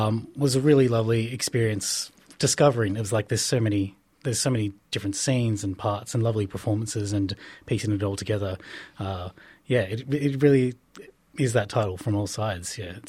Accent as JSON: {"language": "English", "town": "Campbelltown", "region": "New South Wales", "country": "Australia", "tie": "born or raised there", "said": "We're still in the Campbelltown area. I grew up in Campbelltown and grew up in the Burwood Croydon area."}